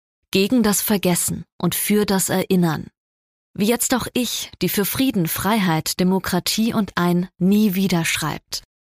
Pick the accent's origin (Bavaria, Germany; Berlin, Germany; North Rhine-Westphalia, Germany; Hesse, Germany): Hesse, Germany; Darmstadt; Die historischen Ereignisse sind jedoch inspiriert von der Situation in meiner Heimatstadt Darmstadt.